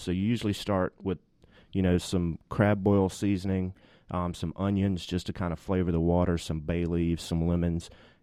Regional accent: Georgia, United States; And I'm from South Georgia, too, near the coast of Georgia

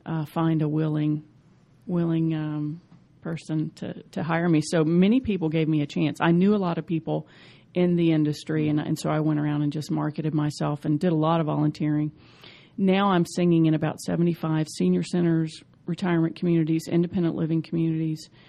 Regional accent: Atlanta, Georgia, United States; Well, I'm originally from Atlanta.

